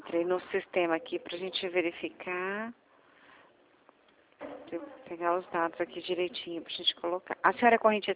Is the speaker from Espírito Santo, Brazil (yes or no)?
yes; Espírito Santo, Brazil; now in São Paulo, Brazil; Eu falo com a senhora do interior de São Paulo, mas eu sou capixaba